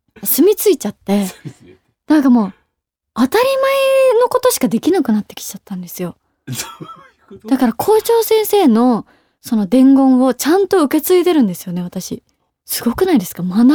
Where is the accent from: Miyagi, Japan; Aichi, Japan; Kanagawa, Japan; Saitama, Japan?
Aichi, Japan; 私は愛知県です。